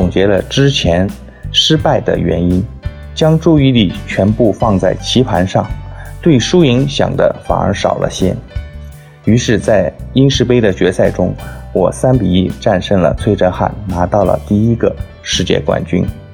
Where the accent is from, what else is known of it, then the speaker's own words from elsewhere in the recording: Shanghai, China; 我出生在1976年，那个改革开放即将拉开序幕的年代。我是上海人